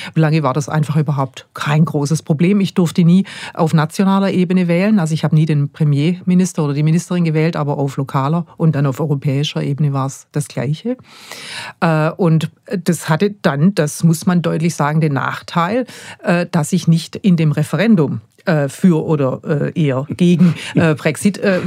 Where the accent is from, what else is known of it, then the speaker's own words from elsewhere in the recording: Baden-Württemberg, Germany; da ich meine Jugend in der Nähe von Tübingen verbracht habe und auch Familie hier gehabt habe, vor allem meine lieben Großeltern